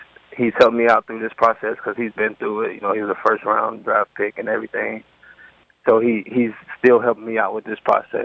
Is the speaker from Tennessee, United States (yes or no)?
yes; Murfreesboro, Tennessee, United States; I'm from Murfreesboro, Tennessee. It's about 30 minutes outside of Nashville.